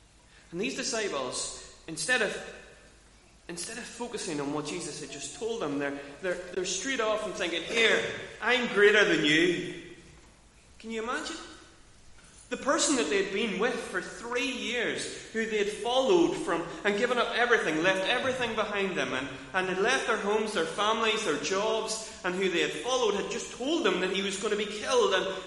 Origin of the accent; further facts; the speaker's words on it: Northern Ireland, United Kingdom; because we're from Northern Ireland